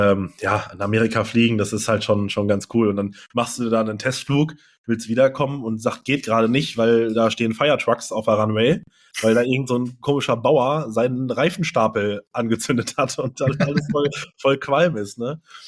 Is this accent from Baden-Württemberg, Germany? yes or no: no; Hanover, Lower Saxony, Germany; ich komme aus Hannover oder Hannover-Ecke